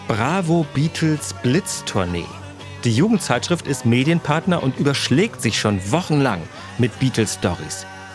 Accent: Bredstedt, Schleswig-Holstein, Germany; in meiner Heimatstadt Bredstedt in Nordfriesland

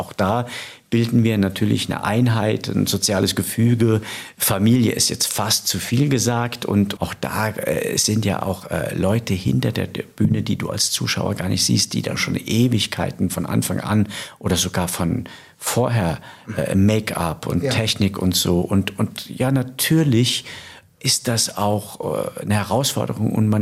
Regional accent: Rhineland-Palatinate, Germany; auch wandern in der Pfalz. In meiner Heimat

